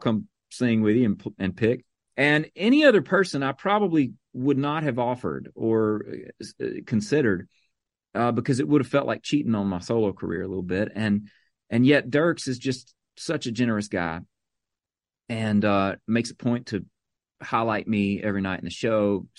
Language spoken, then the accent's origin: English; Mississippi, United States; she grew up just south of me in Louisiana, where I grew up in Mississippi.